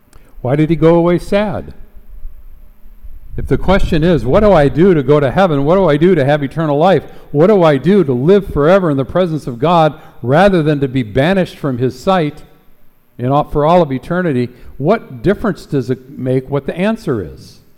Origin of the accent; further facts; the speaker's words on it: Michigan, United States; As I said, I grew up in Michigan, and in the western part of Michigan